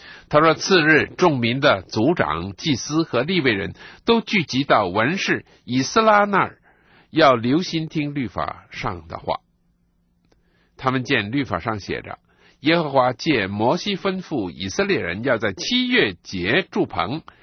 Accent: China; 我知道我们中国人呢都是比较上物质方面的很节省的一个民族啊

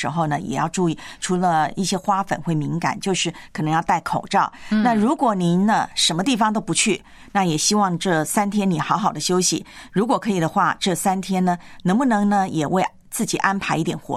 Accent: Taiwan; 像台湾呢我的老家一样

